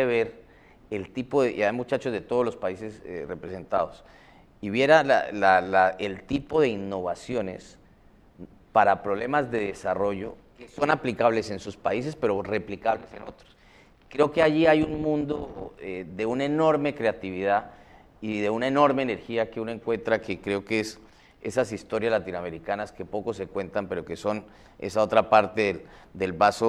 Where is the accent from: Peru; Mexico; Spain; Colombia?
Colombia; Por ejemplo, en Colombia, en mi país